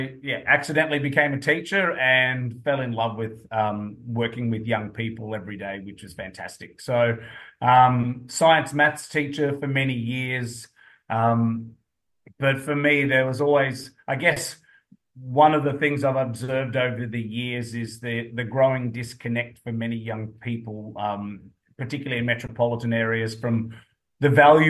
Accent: Kingaroy, Queensland, Australia; that journey really started growing up in Kingaroy in Queensland. So I grew up on peanut farms and a Hereford stud.

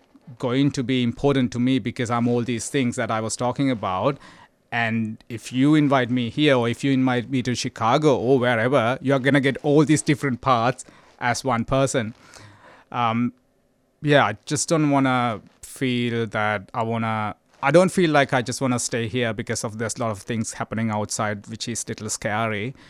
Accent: Sri Lanka; now in Australia; I'm an Australian, I'm a Sri Lankan, I'm an immigrant.

